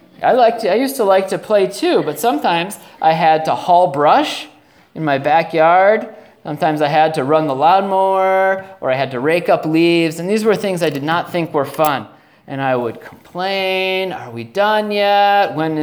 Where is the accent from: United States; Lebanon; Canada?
United States; Minnesota; When I was growing up in Minnesota, one of the things that I hated to do was gardening.